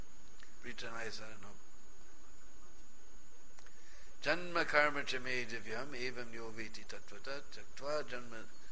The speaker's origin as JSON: {"language": "English", "country": "United States", "said": "I was embarrassed to tell anybody I'm American."}